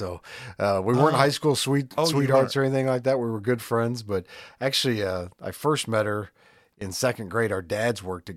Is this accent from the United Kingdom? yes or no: no; East Alton, Illinois, United States; I went to East Alton Wood River High School. So born and raised in East Alton.